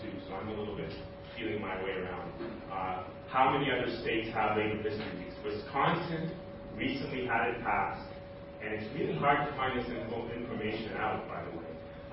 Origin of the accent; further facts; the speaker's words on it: Canada; I'm from Canada, so a lot of this is new.